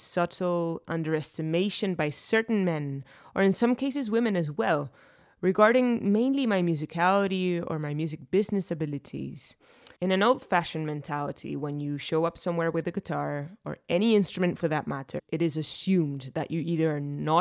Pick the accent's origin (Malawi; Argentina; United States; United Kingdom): Argentina; from Argentina.